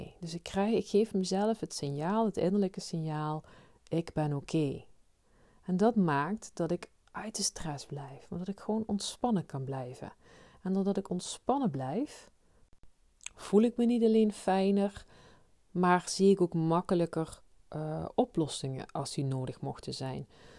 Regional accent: Limburg, Netherlands; Zo kom ik zelf uit Limburg, voor degene die dat nog niet gehoord zou hebben.

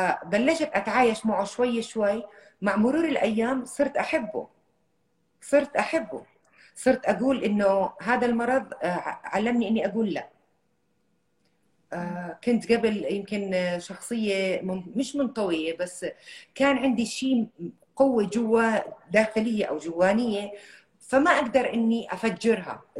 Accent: Jordan; accent: Saudi; now in Saudi Arabia; انا لهجتي ترى سعوديه لاني عشت بالسعوديه، بس انا لهجتي امي الوالده عندي من قضاء الخليل، فبتحكي قالوا قلنا. وعشت طفولتي بالاردن وترعرعت وعشت باقي يعني معظم حياتي بالسعوديه، فقدرت اني امزج ما بين هالثلاث لهجات

